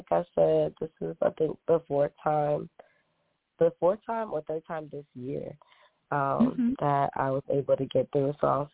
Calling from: Boston, Massachusetts, United States; I'm calling from Boston.

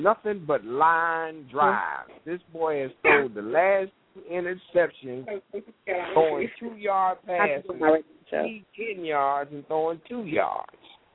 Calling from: Dayton, Ohio, United States; I'm calling from Dayton, Ohio.

